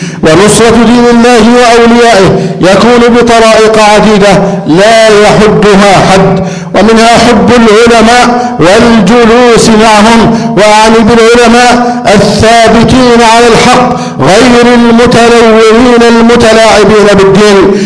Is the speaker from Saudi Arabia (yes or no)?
no; Egypt